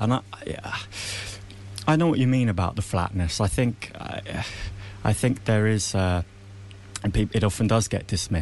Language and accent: English; South East England, United Kingdom; Yeah, and I only moved here a couple of years ago, actually, and I grew up in Sussex.